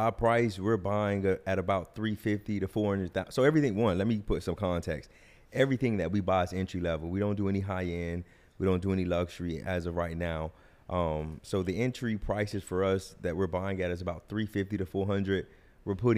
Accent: Miami, Florida, United States; We born and raised in Miami.

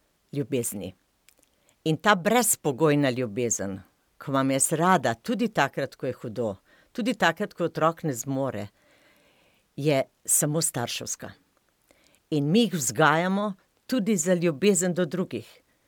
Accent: Carinthia, Slovenia; v bistvu jaz prihajam iz Koroške

